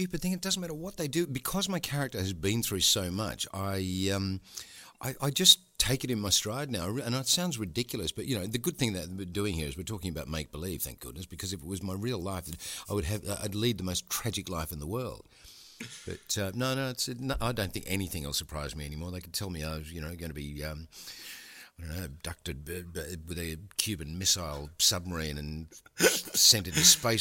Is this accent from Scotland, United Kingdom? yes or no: no; London, United Kingdom; Yeah. I'm a Londoner, mate.